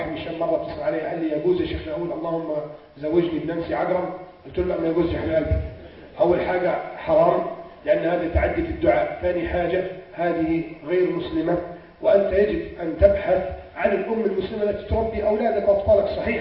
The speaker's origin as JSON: {"language": "Arabic", "town": "Alexandria", "region": "Alexandria Governorate", "country": "Egypt", "said": "مستيكه دي عندنا في اسكندريه، معرفش انتوا عندكم هنا بتسموها ايه؟"}